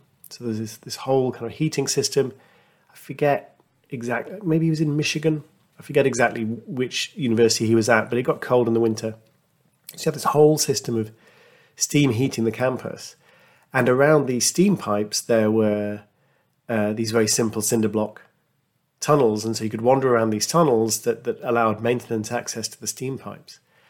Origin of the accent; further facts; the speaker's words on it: United Kingdom; I suspect that as a Brit, I know less about him than the average American high schooler